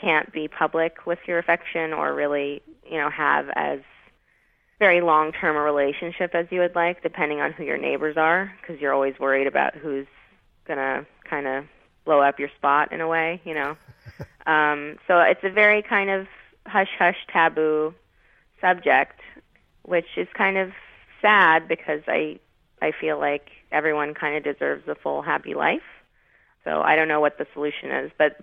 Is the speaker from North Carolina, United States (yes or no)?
no; Massachusetts, United States; Well, I grew up in Massachusetts. I'm born and raised to two wonderful parents who happen to be from a country called Iran, or Iran, as we're used to in the news.